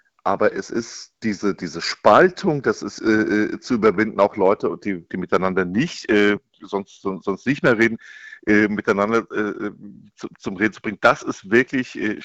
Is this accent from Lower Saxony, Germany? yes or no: no; Rüsselsheim, Hesse, Germany; ich komme aus Rüsselsheim. Für mich ist die deutsche Automobilindustrie nicht nur eine volkswirtschaftliche Größe, sondern auch ein Stück Heimat.